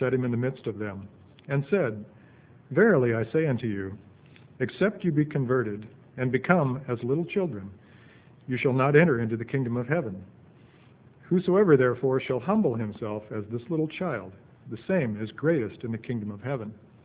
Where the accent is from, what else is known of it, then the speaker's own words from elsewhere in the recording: Seattle, Washington, United States; My mom and dad met at Boeing during the Second World War, and I was born in Seattle in 1949. And I actually grew up about 6 miles from here, just down on Richards Road.